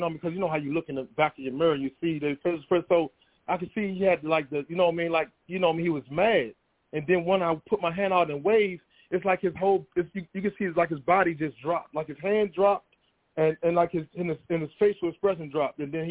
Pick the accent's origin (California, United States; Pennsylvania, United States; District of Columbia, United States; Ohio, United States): District of Columbia, United States; Washington; I remember, because I'm from the North. I'm from Washington, D.C.